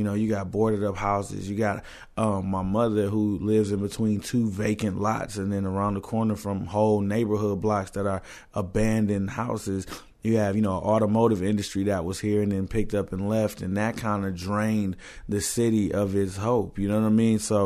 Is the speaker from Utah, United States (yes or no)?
no; Flint, Michigan, United States; And so, yeah, growing up in Flint, it was cool.